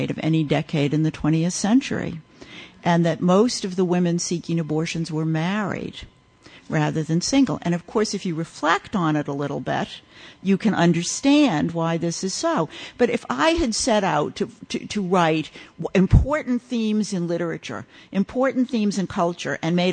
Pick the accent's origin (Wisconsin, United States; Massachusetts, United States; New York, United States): Massachusetts, United States; Boston; And I'm a Bostonian by birth. I grew up in the absolute heartland of American literature and culture.